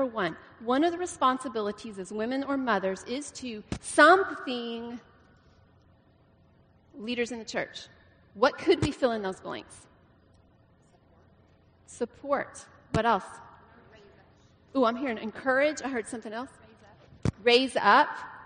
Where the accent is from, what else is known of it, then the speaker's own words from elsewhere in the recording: Big Spring, Texas, United States; Derek and I grew up in West Texas in a little town called Big Spring.